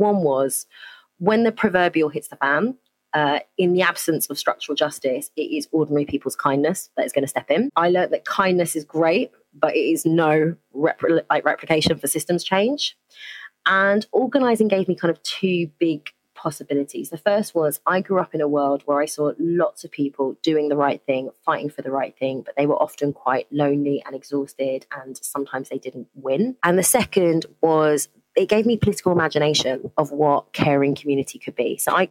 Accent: London, United Kingdom; So I'm a Londoner. Like a lot of Londoners, neither of my parents are from London. My mum is from a city in the north of England called Bradford, born to a refugee unaccompanied child.

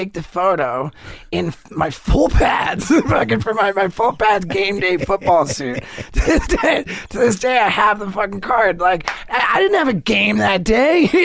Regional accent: England, United Kingdom; born there; I was born in England, so I'm British.

